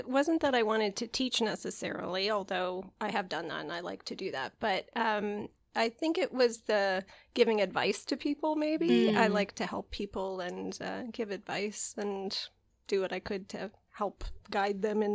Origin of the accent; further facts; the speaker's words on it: Nova Scotia, Canada; I grew up in Pictou County in Nova Scotia, went to Dalhousie, Bachelor of Arts degree. I am married, I have a 17-year-old son